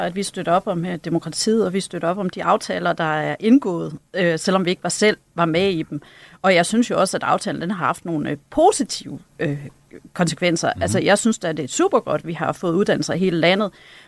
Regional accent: Hjørring, North Denmark Region, Denmark; moved away as an adult; jeg kommer selv fra Hjørring, og jeg kan love for, at hvis der havde været et universitet i Hjørring, dengang jeg blev færdig med gymnasiet, så ville jeg være blevet der, for jeg elskede jo Hjørring.

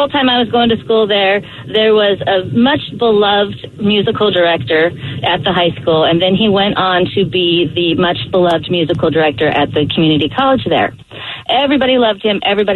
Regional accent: Twin Falls, Idaho, United States; So, I grew up in Twin Falls, Idaho.

